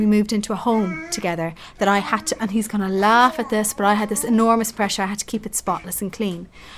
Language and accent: English; Ireland; Because I was the woman, that was my job. And that as an Irish, that's what I believed I should be doing.